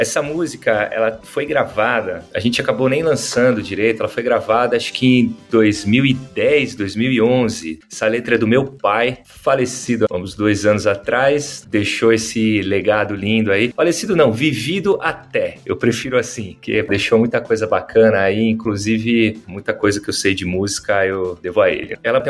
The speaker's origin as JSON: {"language": "Portuguese", "region": "São Paulo", "country": "Brazil", "also_born_or_lived": "Curitiba", "said": "Quando eu voltei pra São Paulo, eu sou paulistano, né, e eu passei uns 5 anos em Curitiba"}